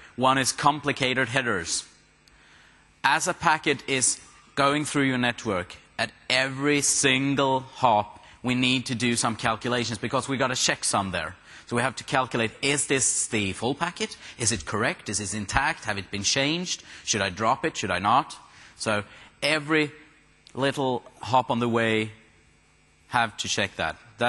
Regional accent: Sweden; I'm from Sweden.

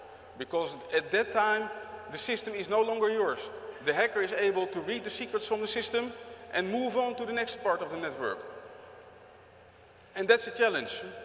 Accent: Netherlands; I'm an architect from the Netherlands

